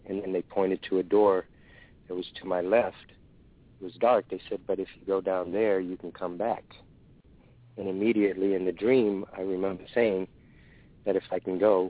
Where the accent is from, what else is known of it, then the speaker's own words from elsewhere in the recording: Boston, Massachusetts, United States; born there; I'm 56. I was born in Boston.